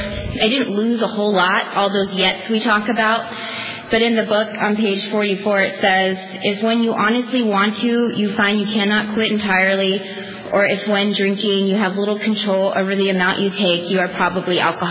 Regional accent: East Coast, United States; I grew up on the East Coast with both my parents, and I had a pretty loving home

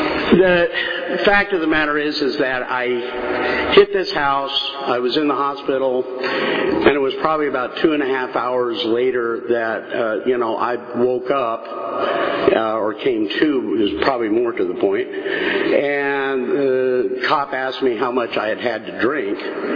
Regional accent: Montebello, California, United States; also born or lived in Pico Rivera / Downey; as I was growing up in the 50s, I grew up in Southern California. It was down by East Los Angeles. It was a place called Montebello and Pico Rivera, Downey, that area.

